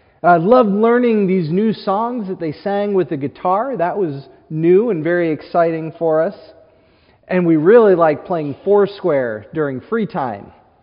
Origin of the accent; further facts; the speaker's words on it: West Virginia, United States; And when we were kids growing up in West Virginia, we used to love going to church camp in the summer.